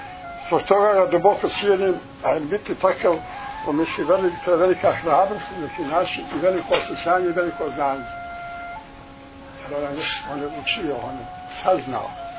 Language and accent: Serbian; Serbia; ja sam Srbin kao svi ovdje